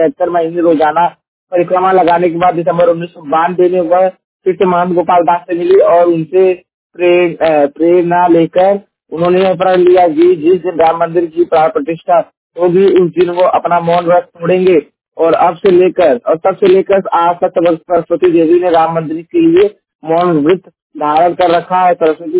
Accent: Uttar Pradesh, India; और मैं उत्तर प्रदेश के जनपद जिले का निवासी हूँ

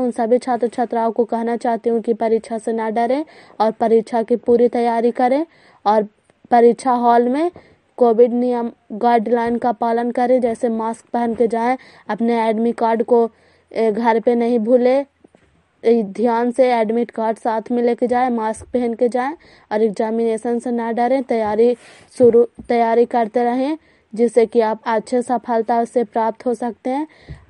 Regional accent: Nalanda, Bihar, India; ग्राम बैरीगंज, post मकरौता, जिला नालंदा की निवासी हूँ।

